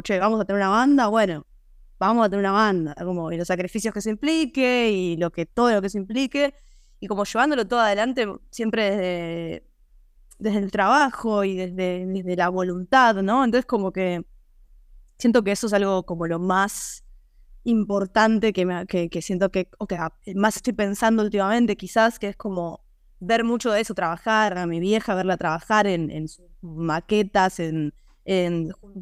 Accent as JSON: {"language": "Spanish", "region": "Buenos Aires", "country": "Argentina", "tie": "born or raised there", "said": "De Parque Chacabuco, o sea, yo me crié en Parque Chacabuco, pero bueno, en realidad nací en, o sea, cuando nací mis viejos vivían en el barrio chino, en Belgrano, y después se mudaron, pero al toque se mudaron a Parque Chacabuco"}